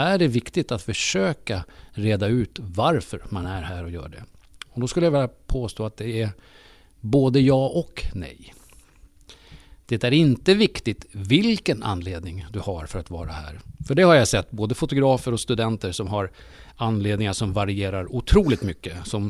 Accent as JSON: {"language": "Swedish", "town": "Sydney", "region": "New South Wales", "country": "Australia", "tie": "born or raised there", "said": "jag är ju uppväxt i Sydney."}